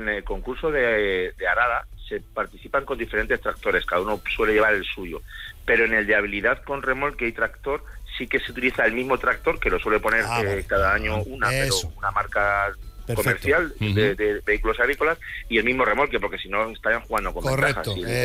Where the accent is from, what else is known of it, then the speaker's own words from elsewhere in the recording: Malagón, Castilla-La Mancha, Spain; Claro que tengo muchas ganas de hablar de Malagón y de poner a mi pueblo en el mapa nacional